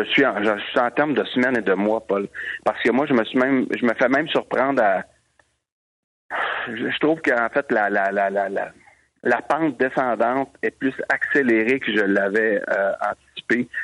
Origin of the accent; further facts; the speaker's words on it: Quebec, Canada; en tant que société, en tant que Québécois